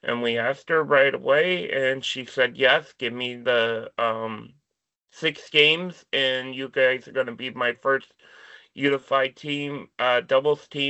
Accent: Jacksonville, North Carolina, United States; now in Milwaukee, United States; So a lot of people don't know, really, I am not from Milwaukee, Wisconsin. I'm actually from Jacksonville, North Carolina. Both of my mom and dad met in the Marines, and that's how we used to live on a military base.

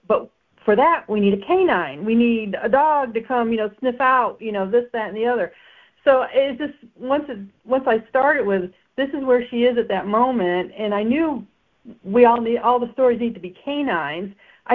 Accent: New York, United States; I grew up in a town of only 2,000 people.

